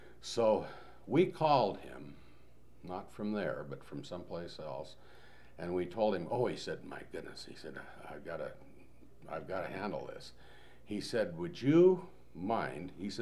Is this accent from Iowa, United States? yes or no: no; Chester, Montana, United States; He's from Havre, I'm from Chester.